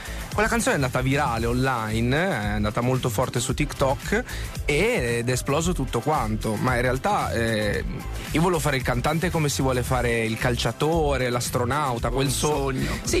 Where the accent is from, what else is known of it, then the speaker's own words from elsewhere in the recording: Genoa, Liguria, Italy; Sai, io sono genovese